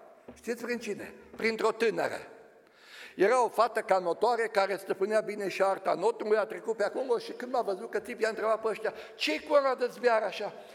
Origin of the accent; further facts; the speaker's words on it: Maramureș County, Romania; also born or lived in Arad; Am crescut pe Maramureș, și la Arad, un oraș pe unde trece râul ăsta mare.